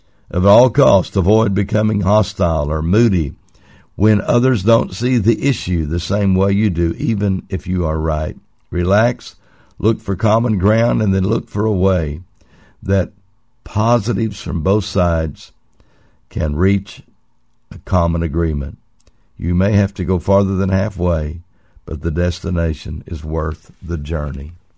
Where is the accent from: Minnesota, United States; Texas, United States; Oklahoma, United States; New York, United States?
Oklahoma, United States; Many times I've driven by there because I was raised in Oklahoma.